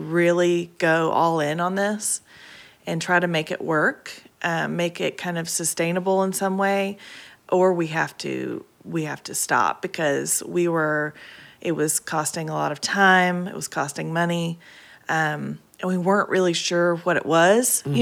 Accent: Nashville, Tennessee, United States; and we were like, "Oh, we're both from Nashville. Like, we should meet."

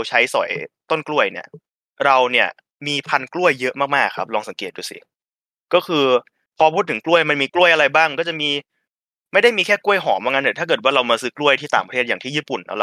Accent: Isan, Thailand; ด้วยความที่ผมก็เป็นคนอีสานเหมือนกันเนาะ

